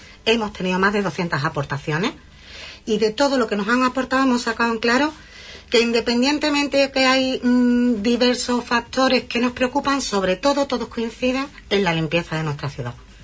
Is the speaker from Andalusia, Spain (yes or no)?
yes; Huelva, Andalusia, Spain; yo soy de Huelva